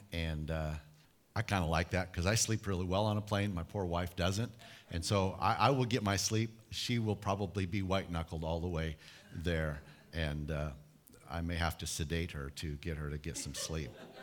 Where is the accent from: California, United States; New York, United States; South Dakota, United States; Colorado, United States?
South Dakota, United States; Rapid City; Well, my hometown is Rapid City, South Dakota, but that hasn't been home for many, many years.